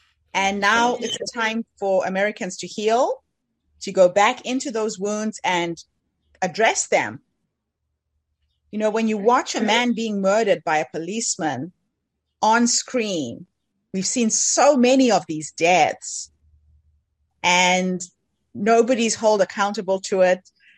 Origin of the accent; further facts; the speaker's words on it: Zimbabwe; So I'm from Zimbabwe originally